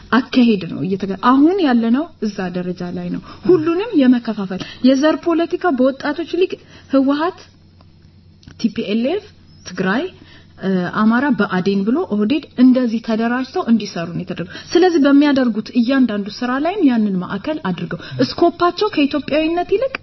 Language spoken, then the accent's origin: Amharic; Illubabor, Oromia, Ethiopia; born there; also born or lived in Bale Goba / Gondar; እኔ እናቴ የኦሮሞ ብሔር ናት፣ አባቴ አማራ ተወልጄ አድጌያለሁ። ኢልባቡር ነው የተወለድኩት። ባሌ ጎባ ኖር ያለው ጎንደር ክልል ኖር ያለው የኖርኩበት ብዙ ኢትዮጵያ።